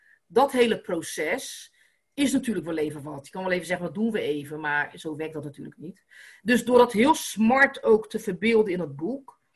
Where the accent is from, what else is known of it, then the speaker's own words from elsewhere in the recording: Netherlands; born there; Ik ben in Nederland geboren. Ik ben meertalig, weet je. Ik spreek Nederlands, Caribisch, Portugees, ben op les geweest. Ik spreek Frans, ik spreek Engels.